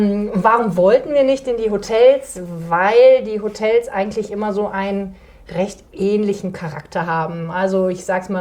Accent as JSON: {"language": "German", "town": "Schmallenberg", "region": "North Rhine-Westphalia", "country": "Germany", "said": "Ich komme aus Schmallenberg."}